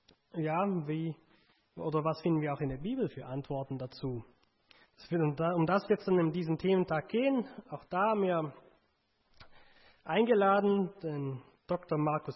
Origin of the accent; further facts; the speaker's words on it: Stein am Rhein, Schaffhausen, Switzerland; vielleicht merkt ihr es auch so ganz bisschen an meinem Akzent, ich komme nicht von hier, ich komme aus der Schweiz. Da bin ich aufgewachsen, kleiner Ort, nennt sich Stein am Rhein, so direkt an der Grenze zu Deutschland, so Bodenseeregion. Da komme ich her